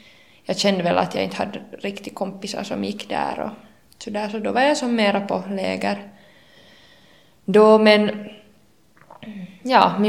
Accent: Storkyro, Ostrobothnia, Finland; jag kommer då från Storkyrra

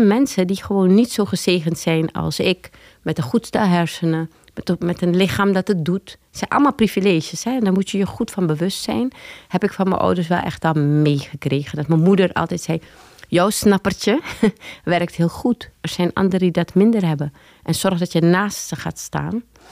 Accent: Paramaribo, Suriname; also born or lived in Leiden; now in Netherlands; Ik ben geboren in Leiden, maar op mijn 4e al teruggegaan naar Paramaribo, Suriname, met mijn ouders... Die hebben elkaar hier ontmoet. Ik heb een Arubaanse moeder en een Surinaams-Hindoestaanse vader.

